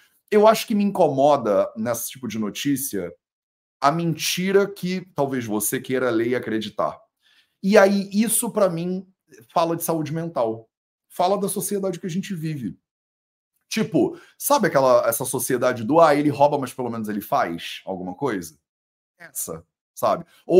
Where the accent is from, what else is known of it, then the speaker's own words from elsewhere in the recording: Brazil; mas aí você é brasileiro, eu também sou brasileiro.